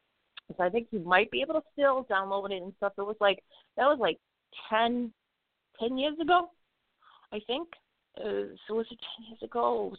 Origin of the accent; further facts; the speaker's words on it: Boston, Massachusetts, United States; accent: Bostonian; Even more so, even with my Bostonian accent.